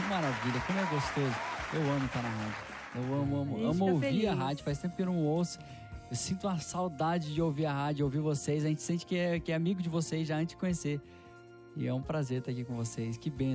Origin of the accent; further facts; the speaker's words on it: Brazil; O sobrenome é libanês, mas eu sou brasileiro, né?